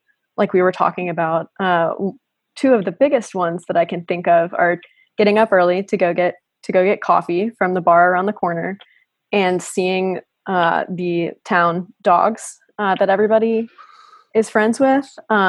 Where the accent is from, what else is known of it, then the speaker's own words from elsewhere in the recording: Mississippi, United States; And I think being a Texan and a Mississippian, you and I respectively, helps with the heat acclimation.